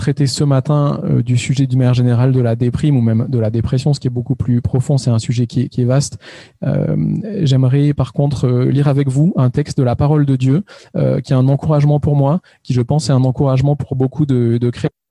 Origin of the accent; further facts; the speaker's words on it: Valence, Auvergne-Rhône-Alpes, France; moved away as an adult; now in southern France, France; nous, on habite dans le sud de la France depuis une quinzaine d'années. On n'en est pas originaire. Figurez-vous qu'on est originaire de Valence. On a grandi tous les deux dans la région.